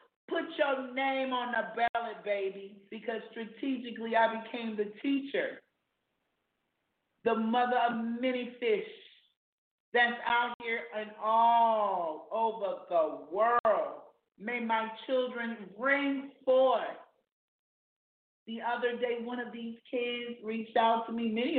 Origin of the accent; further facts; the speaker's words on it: South Carolina, United States; And when I lived in South Carolina, my hometown, I always waited till the children asked me